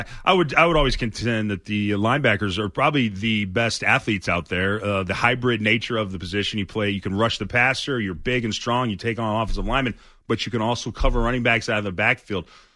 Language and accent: English; the South, United States; I'm from the South. I got a lot of my dad in me